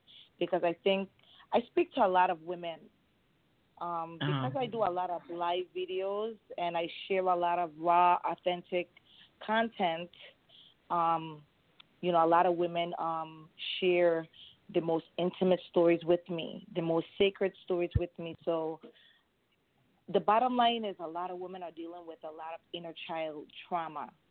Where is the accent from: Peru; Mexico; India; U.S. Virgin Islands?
U.S. Virgin Islands; St. Croix; I am from the Virgin Islands, the United States Virgin Islands, St. Croix.